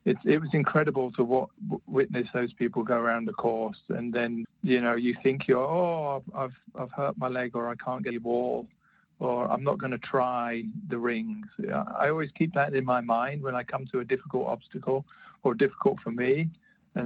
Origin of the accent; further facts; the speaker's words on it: United Kingdom; I'm British, stiff upper lip and all that.